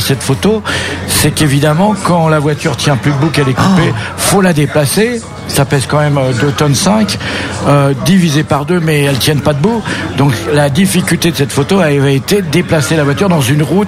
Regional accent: Paris, Île-de-France, France; Pas du tout. Moi, je suis parisien, mais j'ai parcouru le monde entier pour faire des images de voitures.

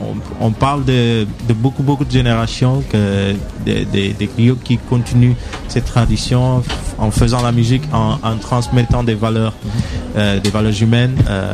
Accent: Senegal; first language Mandinka; French is a second language; En fait, le Sénégal, la langue nationale, c'est le wolof. Mais moi, ma langue maternelle, c'est le mandingue.

